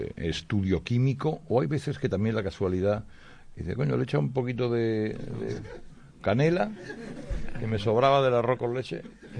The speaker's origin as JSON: {"language": "Spanish", "town": "Zaragoza", "region": "Aragon", "country": "Spain", "said": "Yo soy de Zaragoza también, ¿eh?"}